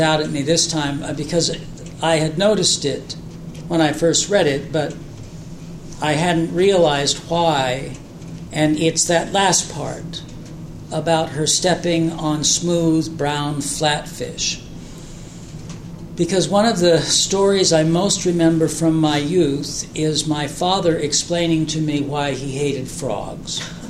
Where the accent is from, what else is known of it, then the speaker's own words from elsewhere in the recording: Los Angeles, California, United States; and I grew up in Los Angeles.